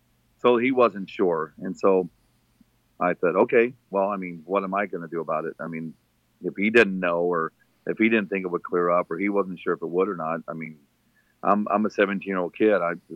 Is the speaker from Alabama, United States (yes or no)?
no; Phoenix, Arizona, United States; moved away as an adult; now in San Diego, United States; Well, I was born in Phoenix, Arizona, and that's where I grew up for the first 40 years of my life before I moved here to San Diego.